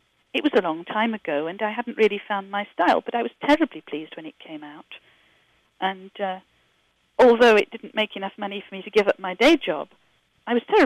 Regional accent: Yorkshire and the Humber, United Kingdom; I grew up in Yorkshire, in England.

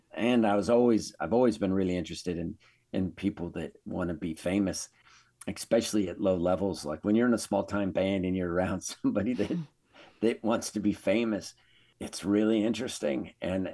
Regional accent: Reno, Nevada, United States; because I grew up in Reno. And I grew up at the tail end of casino bands.

